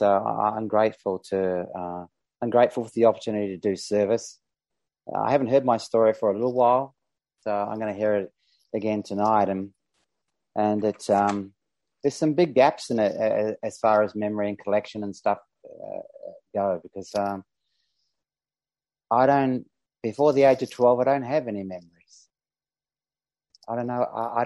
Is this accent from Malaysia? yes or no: no; Sydney, New South Wales, Australia; Being compulsive overeater, and then I'm from Sydney, Australia, where it's evening.